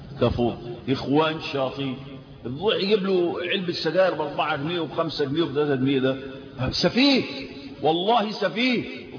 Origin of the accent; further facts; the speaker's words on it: Egypt; وجدوا إن عندنا في مصر ما يقرب من 30 مليون مدخن